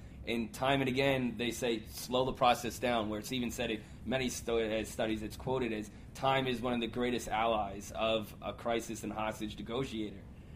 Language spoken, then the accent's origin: English; New York, United States; And again, I'm from New York. I've traveled a lot. I know I speak really fast.